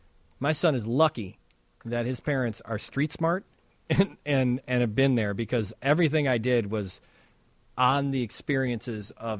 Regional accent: Chicago, Illinois, United States; I wanted to make it just me in Chicago tonight. Yeah. I said, well, with me in my hometown.

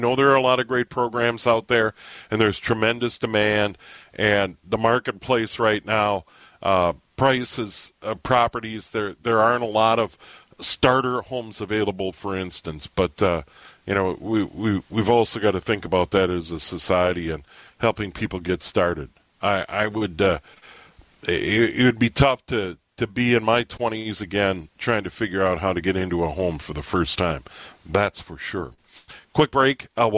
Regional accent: Midwest, United States; I grew up in the Midwest. Sure, we've got tornadoes, dreadful winter weather at times.

